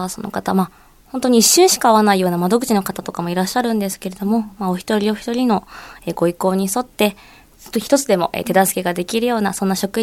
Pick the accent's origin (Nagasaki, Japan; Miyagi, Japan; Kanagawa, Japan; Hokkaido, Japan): Kanagawa, Japan; Hiratsuka; 私の出身の平塚市は、と一つの市に駅が一つしかないんですけれども